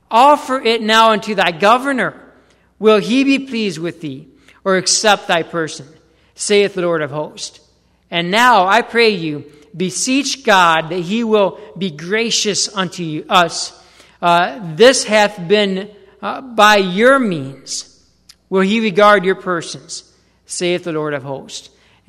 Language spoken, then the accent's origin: English; United States; I'm American through and through.